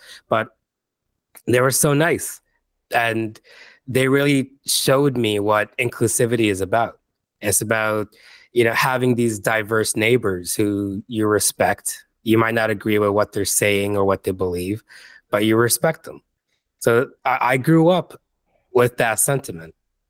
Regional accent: New York City, New York, United States; I'm from New York City myself. So I grew up right next to a synagogue.

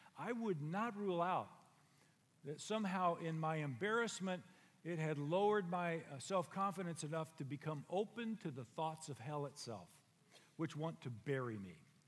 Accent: Dos Palos, California, United States; So I'm from Dos Palos, about 60 miles from here. And when I was growing up, I was one of the Okies and Arkies that lived in that area.

